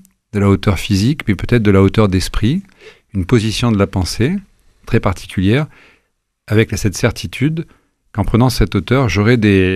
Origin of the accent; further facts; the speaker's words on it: Meknes, Fès-Meknès, Morocco; born there; souvent au Maroc, dont je suis originaire, et enfin je suis né à Meknès.